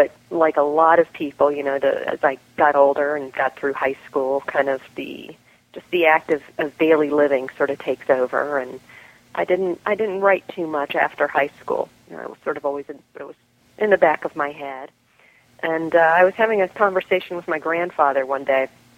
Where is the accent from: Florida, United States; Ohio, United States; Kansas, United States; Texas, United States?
Florida, United States; Okay. Well, I grew up in Southwest Florida. We moved there when I was only one, and we kind of moved around a lot.